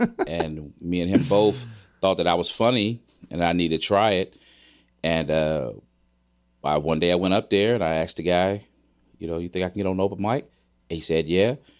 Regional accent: Mississippi, United States; I'm from Mississippi originally.

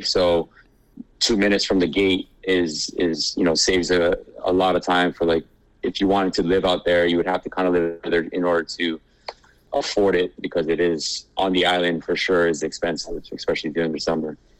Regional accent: Hawaii, United States; Yeah, I mean, I think growing up in Hawaii and then being stationed in California

